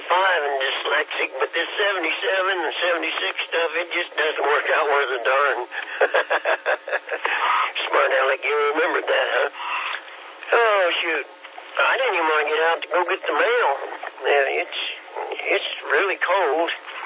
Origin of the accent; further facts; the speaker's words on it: Kansas, United States; And I was from Kansas and young, but it was still cold.